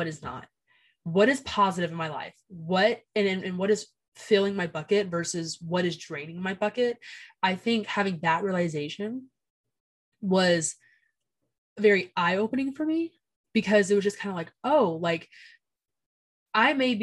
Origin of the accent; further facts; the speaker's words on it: Georgia, United States; Like, I think like me, for example, I thought that, because I'm from Georgia, I thought that moving across the country and going to school across the country, that I was gonna be a new girl.